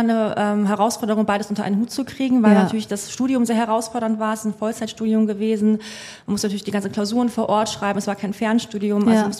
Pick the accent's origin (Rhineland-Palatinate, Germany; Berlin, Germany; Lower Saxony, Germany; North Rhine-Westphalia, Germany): North Rhine-Westphalia, Germany; Cologne; born there; now in Hamburg, Germany; 30 Jahre alt, bin tatsächlich auch gebürtige Kölnerin.